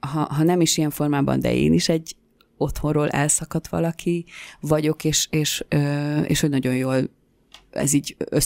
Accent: Tata, Komárom-Esztergom, Hungary; Tatán, ugye ahonnan származom

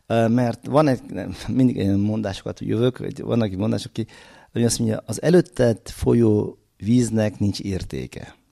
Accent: Uzbekistan; én Üzbegisztánból jöttem közben

